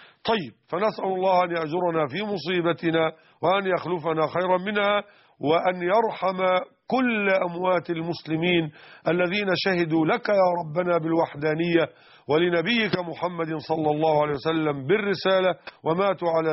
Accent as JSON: {"language": "Arabic", "town": "Mit Hadid", "region": "Dakahlia", "country": "Egypt", "said": "وقد شرفني الله تعالى بزيارته في بيتي بقريتنا ميت حديد منية النصر قهلية مصر"}